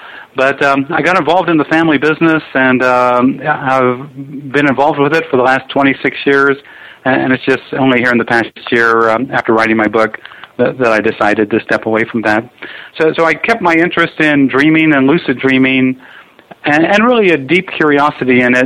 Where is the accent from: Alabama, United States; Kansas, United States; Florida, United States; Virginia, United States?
Kansas, United States; Hutchinson; I grew up in Hutchinson, Kansas, a town about 40 or 50,000 people out in the flat wheat prairie of Kansas, and really kind of a beautiful place to grow up